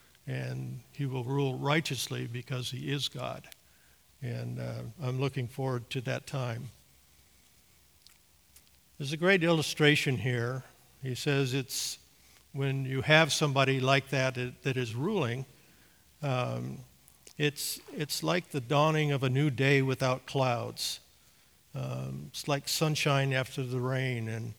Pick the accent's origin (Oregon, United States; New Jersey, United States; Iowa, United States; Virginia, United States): Oregon, United States; I'm a very privileged man. I grew up in Oregon. I tell people that I never owned an umbrella until I left Oreg